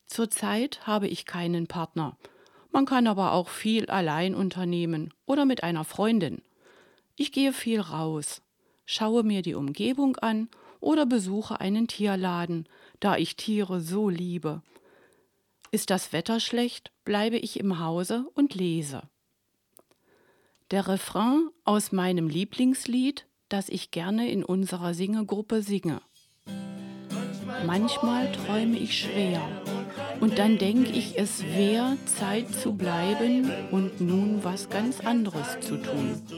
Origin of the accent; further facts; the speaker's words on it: Thale, Saxony-Anhalt, Germany; also born or lived in Halle; Ich bin in Halle an der Saale geboren, dann in Thale aufgewachsen.